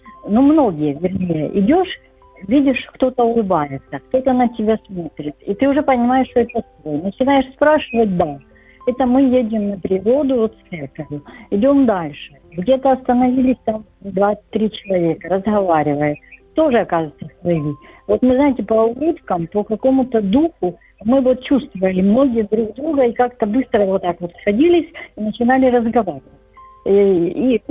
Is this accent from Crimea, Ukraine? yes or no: no; Dnipro, Dnipropetrovsk Oblast, Ukraine; Я з України, з Дніпра.